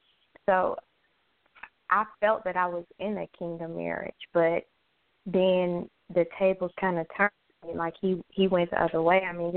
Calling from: Georgia, United States; I'm calling from Georgia.

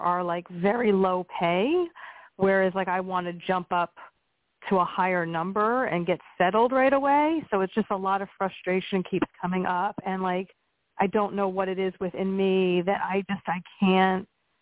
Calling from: Pennsylvania, United States; Hi, Jessica, Pennsylvania.

